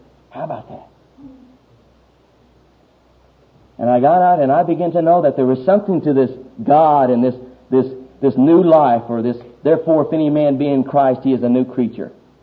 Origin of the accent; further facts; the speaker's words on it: Stillwater, Oklahoma, United States; That I would not live in Stillwater, Oklahoma.